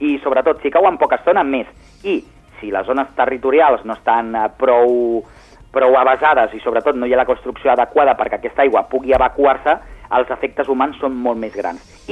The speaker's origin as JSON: {"language": "Catalan", "town": "Rubí", "region": "Catalonia", "country": "Spain", "said": "jo sóc de Rubí"}